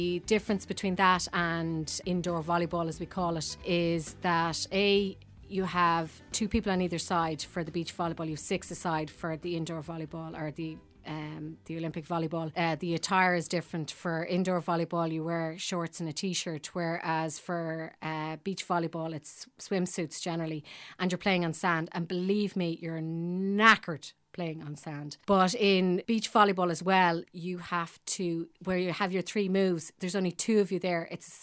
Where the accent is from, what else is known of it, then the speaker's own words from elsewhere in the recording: Limerick, Munster, Ireland; I'm older than 21. I'm from Limerick.